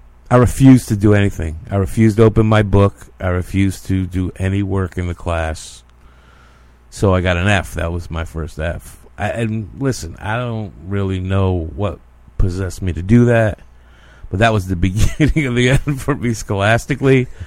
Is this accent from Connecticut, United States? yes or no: yes; Watertown, Connecticut, United States; I grew up in Watertown, Connecticut. It's a small town outside of Waterbury, which is like between Hartford and Bridgeport, New Haven area.